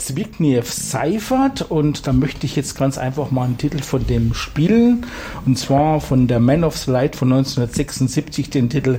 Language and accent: German; Sonneberg, Thuringia, Germany; Ich komme ja eigentlich aus Sonneberg, bin ich doch gebürtig hin den 7 Bergen bei den 7 Zwergen und so, ja.